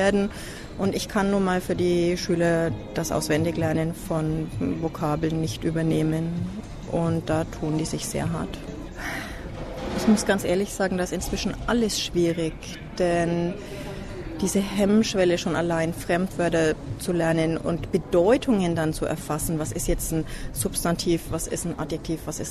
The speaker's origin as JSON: {"language": "German", "country": "Germany", "first_language": "German", "lives_now": "Trondheim, Norway", "said": "Ich komme jetzt aus Trondheim, bin aber eigentlich Deutsche. Geboren 1963."}